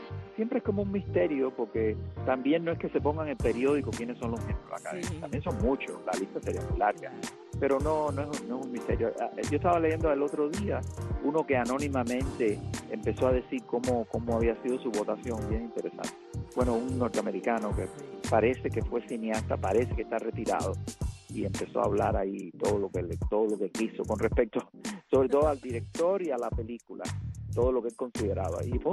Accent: Cuba

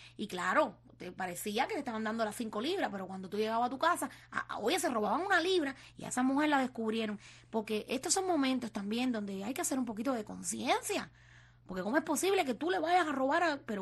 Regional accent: Cuba; moved away; yo les digo que yo salí de Cuba en el año 95.

